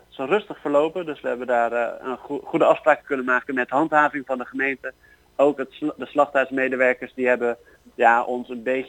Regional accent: Rotterdam, South Holland, Netherlands; Dus ik ben een Rotterdammer

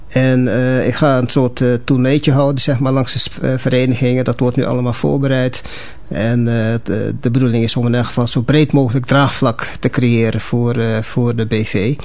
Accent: Paramaribo, Suriname; born there; Ik ben geboren in Suriname, Paramaribo.

